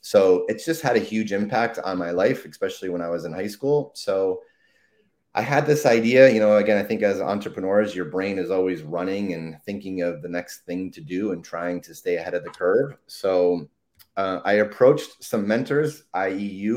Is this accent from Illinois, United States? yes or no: no; New York, United States; So I grew up in New York. We had the Empire State Games, which of course I participated